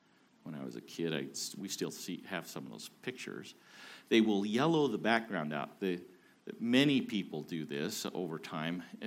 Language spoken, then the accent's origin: English; Idaho, United States; I didn't live in the South. I grew up in Idaho.